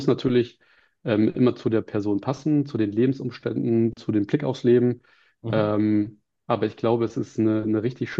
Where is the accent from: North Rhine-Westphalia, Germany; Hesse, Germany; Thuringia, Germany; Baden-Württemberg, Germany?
Thuringia, Germany; Erfurt; Wir sind beide in Erfurt aufgewachsen